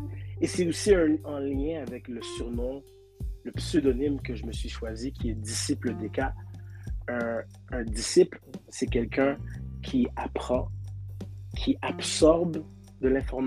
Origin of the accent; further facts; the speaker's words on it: Montreal, Quebec, Canada; born there; Moi, je suis né ici. Moi, je suis né à Montréal.